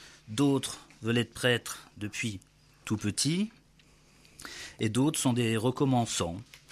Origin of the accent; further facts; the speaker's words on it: Grand Est, France; nous sommes tous originaires du Grand Est de la France, hein